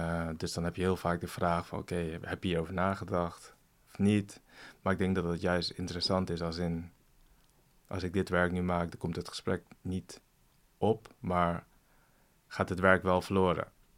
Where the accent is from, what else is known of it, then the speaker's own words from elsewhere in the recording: Tiel, Gelderland, Netherlands; born there; Dus in Tiel, waar ik geboren ben, daar ben ik op een gegeven moment graffiti gaan spuiten.